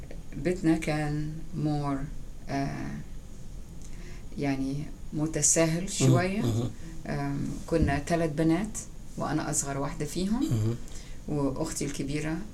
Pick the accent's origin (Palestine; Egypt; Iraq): Egypt; Cairo, Cairo Governorate; born there; also born or lived in Bahrain; أنا اتولدت في القاهرة، وأنا 64 years old، 64 سنة.